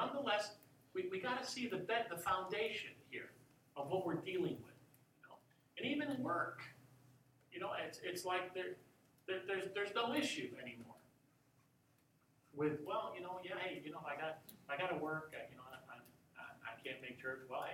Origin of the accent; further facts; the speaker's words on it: Herkimer, New York, United States; born there; that I was born in Herkimer. Back then, the center of the universe. Herkimer, New York. At Herkimer Memorial Hospital.